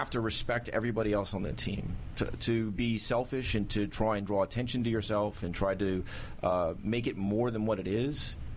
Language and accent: English; Bethesda, Maryland, United States; born there; I was a military brat. Was born here in Bethesda and moved around most of my life.